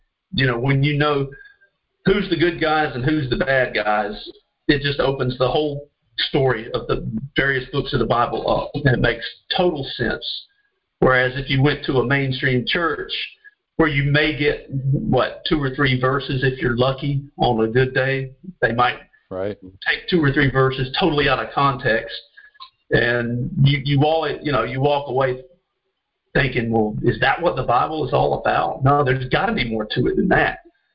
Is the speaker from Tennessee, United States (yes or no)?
no; Georgia, United States; And I'm from Georgia, obviously.